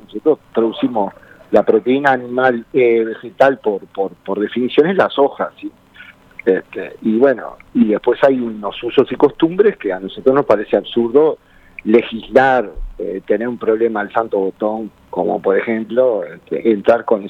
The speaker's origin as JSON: {"language": "Spanish", "country": "Uruguay", "said": "nosotros como uruguayos le tenemos que declarar la guerra"}